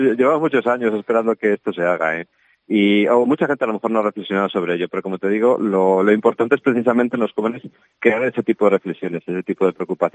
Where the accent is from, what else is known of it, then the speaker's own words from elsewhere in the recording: Zamora, Castile and León, Spain; a lugares que muy poca gente conoce dentro de Zamora, y eso que somos de Zamora